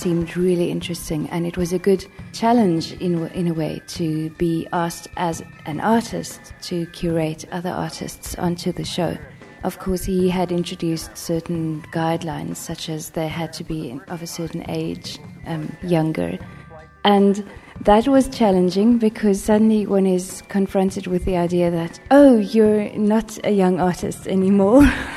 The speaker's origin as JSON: {"language": "English", "country": "South Africa", "said": "As a South African artist"}